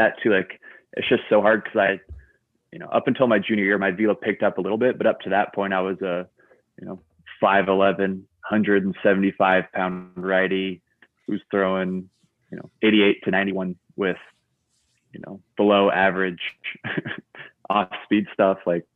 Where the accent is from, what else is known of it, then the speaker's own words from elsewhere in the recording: Eugene, Oregon, United States; I get to play Eugene in my hometown eventually.